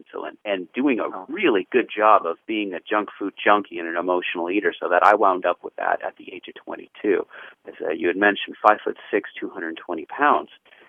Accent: Santa Clarita, California, United States; I grew up in Los Angeles, actually where Magic Mountain is, Santa Clarita, and attended UC Berkeley for mathematics.

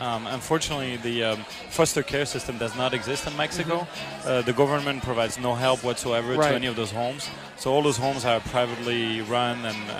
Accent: France; moved away as an adult; now in United States; I'm originally from France. I came to the United States 15 years ago

